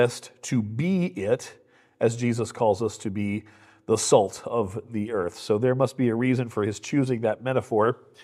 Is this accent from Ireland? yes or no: no; United States; I want to be healthy, but I'm still an American, right?